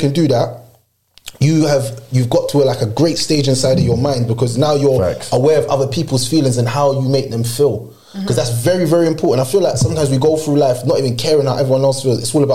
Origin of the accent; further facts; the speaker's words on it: Jamaica; because I'm Jamaican